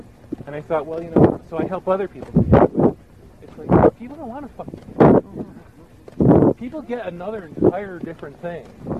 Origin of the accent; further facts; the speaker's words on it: Connecticut, United States; I hate to say it, because I was born in Connecticut, and I lived in these places my life, but I just have to be honest about it.